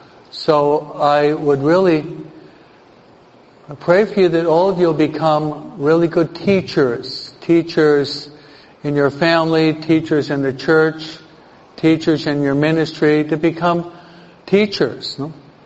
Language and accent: English; East Coast, United States; I'm betraying my age, right? I'm from the East Coast